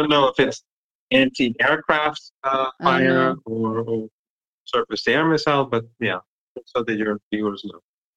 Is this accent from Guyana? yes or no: no; Iran; also born or lived in Richmond, Virginia / Ohio; I was born in Richmond, Virginia, and for 6 years, my parents moved to Ohio. And when the revolution happened, we moved back to Iran. And so I've lived in Iran ever since then